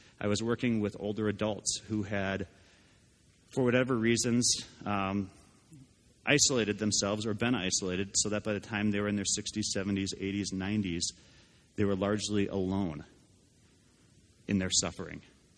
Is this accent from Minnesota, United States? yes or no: yes; Minnesota, United States; today there is a big football game for my family, because I grew up in Minnesota.